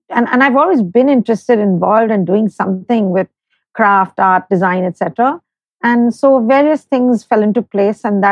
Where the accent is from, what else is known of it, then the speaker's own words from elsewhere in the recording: Kolkata, West Bengal, India; So I grew up in Calcutta, and it was very different, I think, from growing up anywhere else, which I discovered over the years.